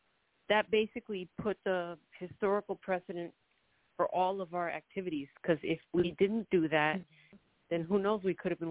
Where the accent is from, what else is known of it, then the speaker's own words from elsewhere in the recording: Puerto Rico; a little tricky for me because Puerto Ricans, since the first time when we came from the Oaxaca Valley